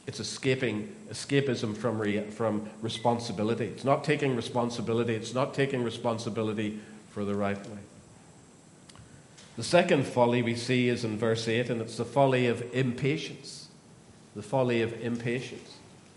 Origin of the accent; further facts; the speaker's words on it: Ireland; moved away as an adult; now in Australia; And remember, we came from Ireland, which if you drive for 2 hours, you're in the sea, whatever direction.